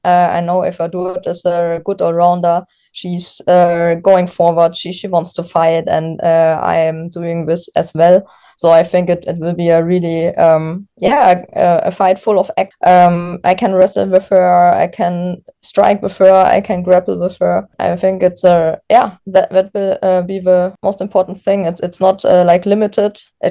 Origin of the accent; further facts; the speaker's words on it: Bavaria, Germany; I grew up near Munich.